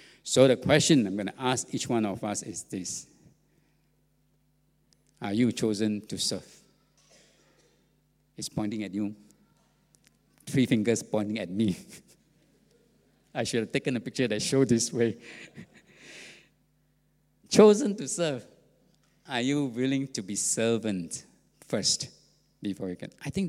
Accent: Singapore; I want to be great, I'm Singaporean, no? We are Singapore.

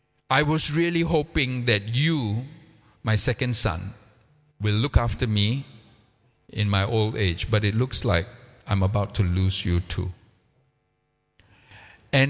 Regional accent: Singapore; I'm a Singaporean, so I can make fun of Singaporeans

